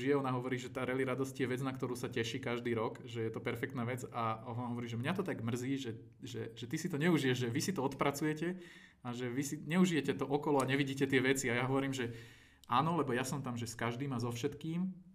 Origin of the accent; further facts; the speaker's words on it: Trnava, Trnava Region, Slovakia; born there; Ja som není z Trnavy, ale narodil som sa tam.